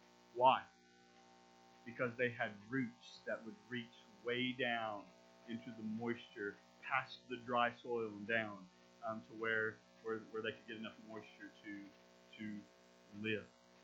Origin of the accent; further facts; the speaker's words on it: Oklahoma, United States; But I don't come from green country. I come from Southwest Oklahoma, and we didn't have fancy colors to describe our part of the state.